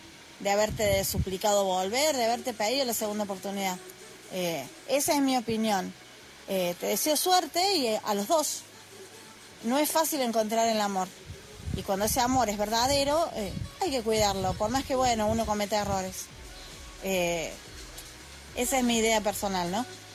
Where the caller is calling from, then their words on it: Argentina; desde Argentina